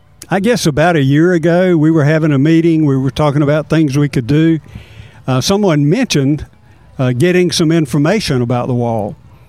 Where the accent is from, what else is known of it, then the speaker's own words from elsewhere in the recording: Georgia, United States; moved away as an adult; now in Andalusia, United States; Well, Covington County, I'm originally from Georgia. I moved here with a job, and I have chosen to retire here.